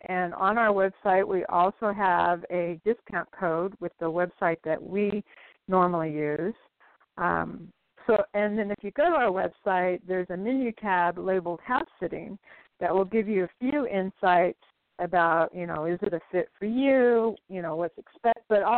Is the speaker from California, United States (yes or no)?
yes; San Diego, California, United States; also born or lived in Los Angeles; I was born in the Los Angeles area, and my family moved to San Diego when I was in third grade and lived there for most of my life, graduating from San Diego State University with a business management degree.